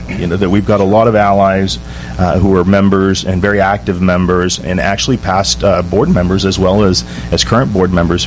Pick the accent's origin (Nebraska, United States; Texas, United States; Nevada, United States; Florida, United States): Texas, United States; I'm probably the palest Mexican-American, but I grew up in South Texas, very stereotypically Hispanic.